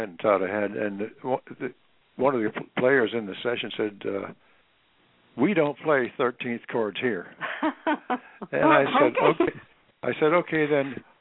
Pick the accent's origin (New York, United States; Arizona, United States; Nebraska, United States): New York, United States; Buffalo; And I made my living around New York. We're from Buffalo, so I made my living around there writing band arrangements for the other acts, you know.